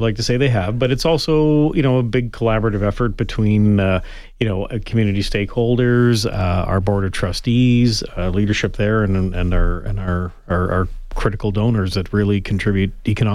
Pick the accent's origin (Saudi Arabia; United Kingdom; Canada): Canada; Western Canada; originally born and raised in Western Canada, lived in various places around the world after completing university in the early 90s.